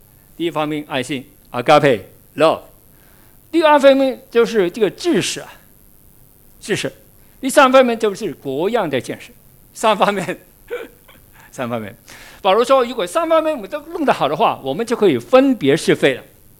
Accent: Guangdong, China; accent: Teochew; Chinese is a second language; 我是潮州人，所以普通话总是有点硬的。

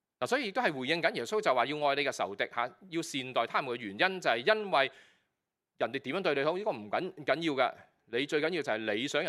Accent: China; 咁如果你即係我哋中國人咧就會説話叫以德報怨啊

